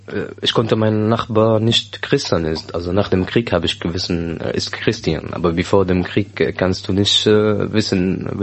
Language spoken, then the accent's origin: German; Daraa, Daraa Governorate, Syria; German is a second language; now in Germany; Ich komme aus Dara eigentlich.